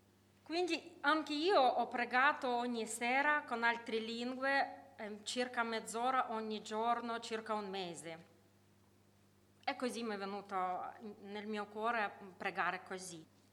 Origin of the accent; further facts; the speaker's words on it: Ukraine; Italian is a second language; now in Italy; io e mia famiglia veniamo dall'Ucraina, 5 anni fa siamo venuti.